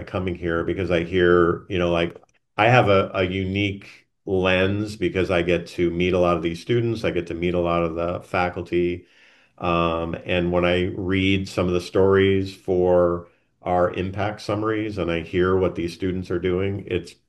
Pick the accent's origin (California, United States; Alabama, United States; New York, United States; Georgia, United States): New York, United States; now in Arizona, United States; I moved from New York to Arizona, very different.